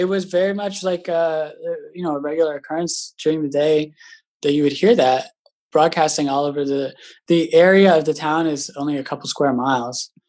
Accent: Toronto, Ontario, Canada; And I grew up downtown Toronto, which is like, as I said, like very, very diverse. You know, I grew up kind of in Koreatown.

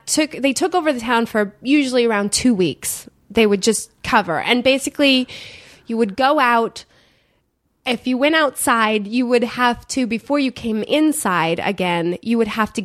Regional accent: Michigan, United States; But I lived in Michigan. I grew up in Michigan. And the winters are terrible in Michigan.

